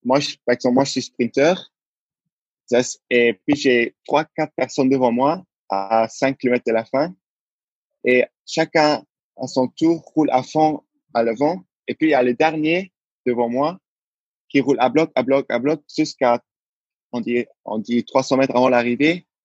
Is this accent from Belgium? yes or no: no; Luxembourg; moi, je suis né au Luxembourg. Mais au début, je n'avais pas la nationalité luxembourgeoise, alors je l'ai prise. Et depuis ma naissance jusqu'à mes 21 ans, je vis au Luxembourg. J'ai fait mes études au Luxembourg.